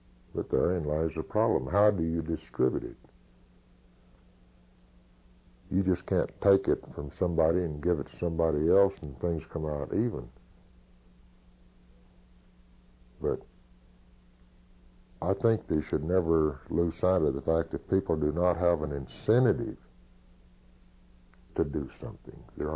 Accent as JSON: {"language": "English", "region": "Oklahoma", "country": "United States", "tie": "born there", "lives_now": "California, United States", "said": "I'm a Californian by choice. And I certainly have no regrets at having been born in Oklahoma either."}